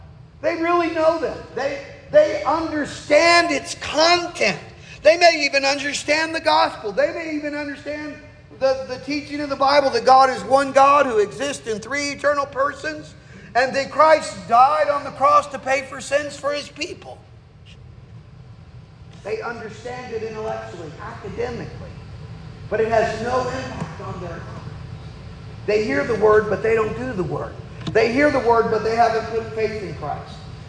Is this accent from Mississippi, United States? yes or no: yes; Mississippi, United States; Remember, I'm from South Mississippi, so I say feller and gal.